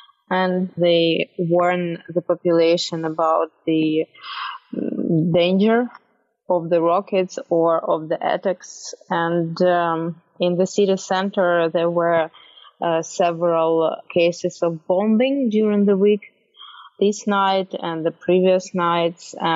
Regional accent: Kyiv, Ukraine; It's my hometown.

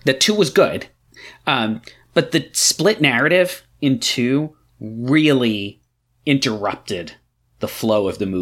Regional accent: New York, United States; as a New Yorker, as somebody with Italian roots. I grew up outside the city. My parents both grew up in the Bronx.

